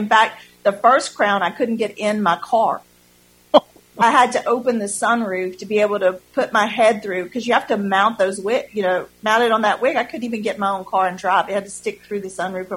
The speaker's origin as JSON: {"language": "English", "region": "Alabama", "country": "United States", "lives_now": "New Iberia, United States", "said": "Well, I'm a transplant to New Iberia. I came from Alabama, and I was a much older mother of two very small children"}